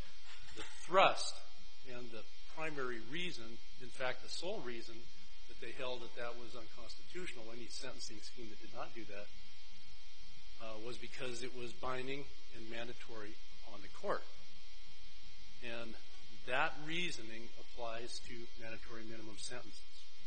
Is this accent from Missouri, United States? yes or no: no; Helena, Montana, United States; I'm an attorney from Helena, Montana.